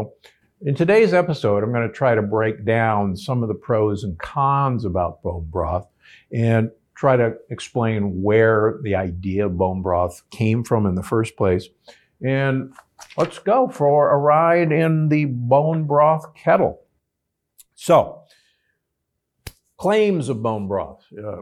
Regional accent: Midwest, United States; I grew up in the Midwest, and my mother would make a pot roast once a week

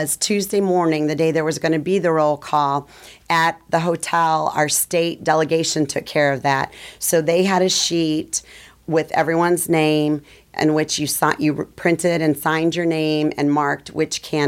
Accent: Indiana, United States; When I met anyone, I said I was from Indiana, I always said, I'm sorry about Mike Pence.

